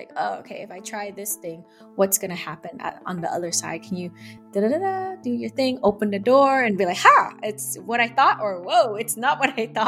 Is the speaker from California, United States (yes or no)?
yes; San Jose, California, United States; I grew up in San Jose, California. My mom did middle school, my dad did high school, immigrants